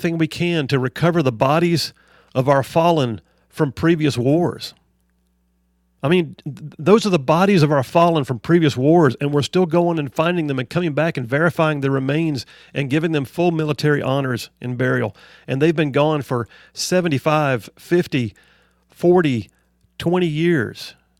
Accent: Alabama, United States; As an American, I am appalled. As an Alabamian, I am appalled.

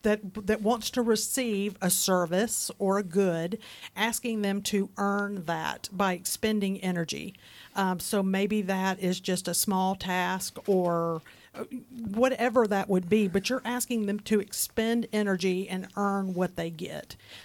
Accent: Huntsville, Alabama, United States; And I was born and raised in Huntsville. I love my community.

